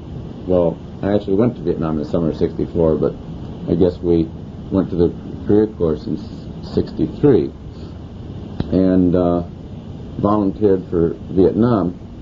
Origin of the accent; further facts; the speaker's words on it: Akron, Ohio, United States; born there; I was born in Akron, Ohio, in April 26, 1933